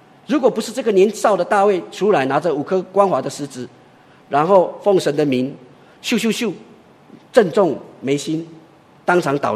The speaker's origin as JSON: {"language": "Chinese", "country": "China", "said": "因为我们中国人的习惯常常喜欢称赞别人，这是无可厚非啊"}